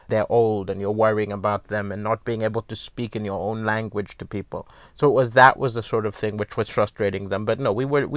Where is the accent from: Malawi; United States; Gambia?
Malawi; also born or lived in Zambia / Kenya / Somalia; Well, I'm from Malawi. I wasn't born there because we were in exile. And so I was born in Zambia and ran around Africa, you know, Kenya, Somalia, all sorts when I was growing up.